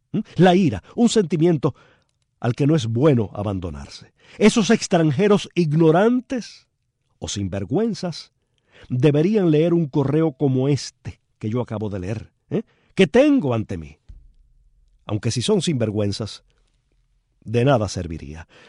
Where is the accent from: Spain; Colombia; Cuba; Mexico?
Cuba; Palma Soriano, Santiago de Cuba; Aquí tengo una carta de Oreste Valdés, vecino de Palma Soriano, mi pueblo.